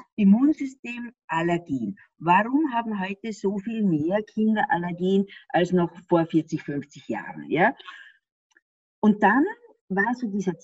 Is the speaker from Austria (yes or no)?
yes; Austria; ich bin ja Österreicherin und die haben ja manchmal so einen Minderwertigkeitskomplex den Deutschen gegenüber.